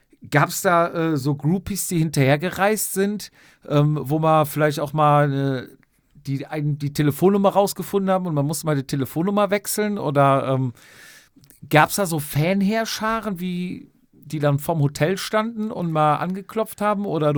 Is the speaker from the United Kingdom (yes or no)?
yes; England, United Kingdom; ich bin Engländer